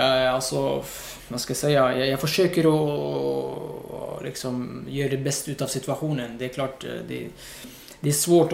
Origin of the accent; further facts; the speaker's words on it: Morocco; jag växte upp i Marokko